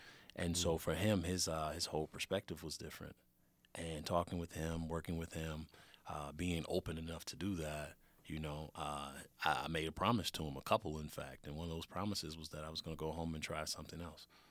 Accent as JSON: {"language": "English", "town": "Racine", "region": "Wisconsin", "country": "United States", "tie": "born or raised there", "also_born_or_lived": "Chicago, Illinois", "said": "I grew up in Racine, originally from Chicago, but Racine is home."}